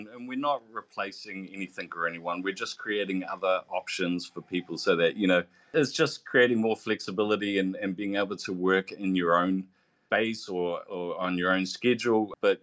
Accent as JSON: {"language": "English", "country": "New Zealand", "said": "from New Zealand."}